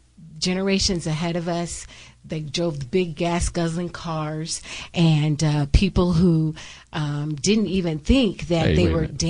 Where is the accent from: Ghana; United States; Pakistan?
Ghana; born there; I was born in Ghana, West Africa.